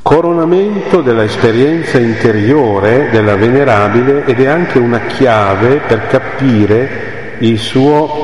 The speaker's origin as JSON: {"language": "Italian", "town": "Cavour", "region": "Piedmont", "country": "Italy", "tie": "born there", "said": "la mia mamma è di Cavour, io stesso sono nato a Cavour"}